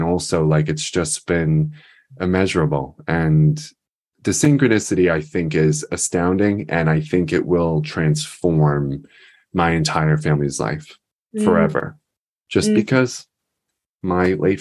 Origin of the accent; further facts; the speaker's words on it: United States; you know, I'm an American, so we can only stay for 3 or 4 months.